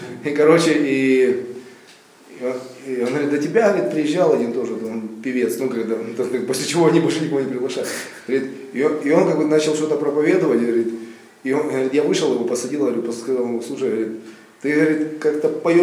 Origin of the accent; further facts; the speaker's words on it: Israel; мы братья из Израиля.